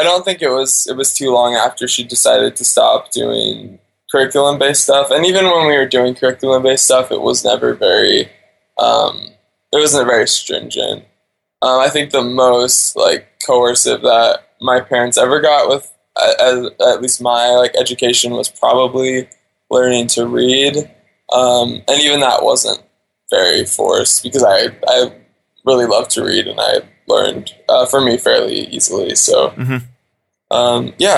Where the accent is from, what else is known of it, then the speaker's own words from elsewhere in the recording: Alaska, United States; So I was born and raised in Alaska.